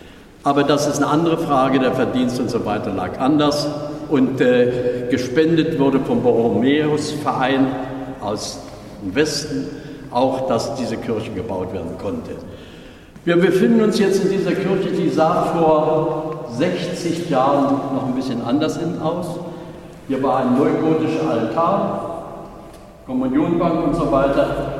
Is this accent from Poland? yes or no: yes; Silesian Voivodeship, Poland; 1939, ich habe es selbst auch erlebt noch, ich komme ja aus Schlesien, aber meine Frau hat es hier erlebt.